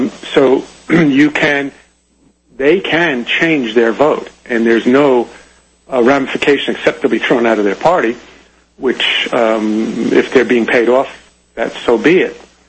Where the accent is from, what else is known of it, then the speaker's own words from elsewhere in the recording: New York City, New York, United States; as you well know, Deanna, I'm from New York City